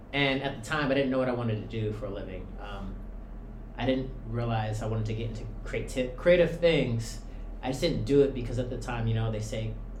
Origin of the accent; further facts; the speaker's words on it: Washington, United States; So, I grew up in Washington State.